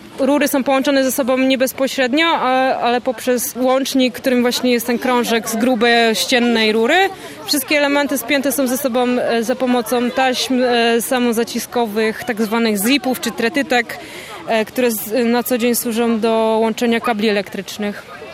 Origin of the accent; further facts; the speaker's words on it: Kraków, Lesser Poland, Poland; jestem z Krakowa